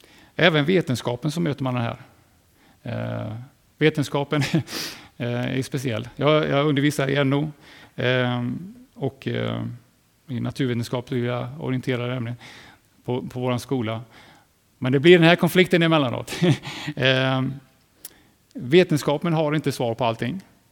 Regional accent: United States; Bara lite information ifrån, eller statistik ifrån mitt hemland eller USA ska man säga.

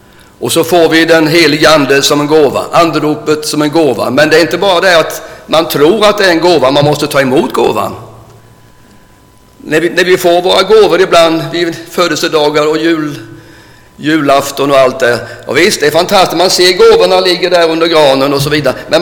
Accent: Nässjö, Jönköping County, Sweden; Jag bodde ju hemma i Nässjö.

